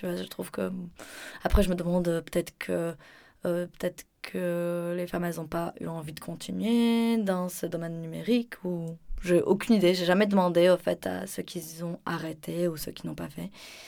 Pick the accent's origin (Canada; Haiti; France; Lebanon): Lebanon; ça reste une question de visa, vu que je suis libanaise.